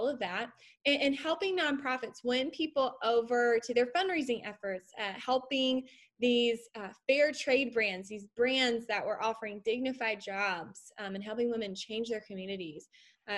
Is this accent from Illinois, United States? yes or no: no; North Carolina, United States; I grew up in Eastern North Carolina. So Leanne and I are based in Raleigh.